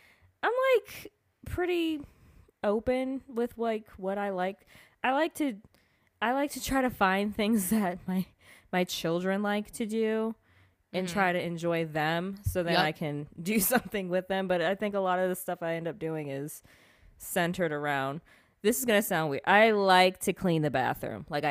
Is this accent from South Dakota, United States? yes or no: no; Maryland, United States; So if you guys didn't know, I'm from Maryland.